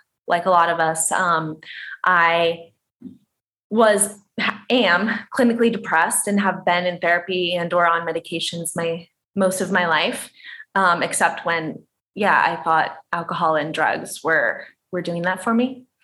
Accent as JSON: {"language": "English", "region": "Midwest", "country": "United States", "tie": "born or raised there", "said": "I grew up in the Midwest too, was born into a very Irish Catholic family who was very into sports."}